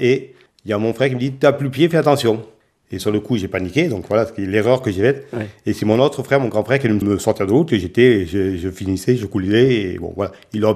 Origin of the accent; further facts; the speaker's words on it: Occitanie, France; Je suis originaire d'Ouverac dans le Lot. J'habitais donc à côté de la Dordogne, à quelques centaines de mètres. Maintenant, j'ai migré. La vie familiale m'a fait que je suis monté sur le Causse.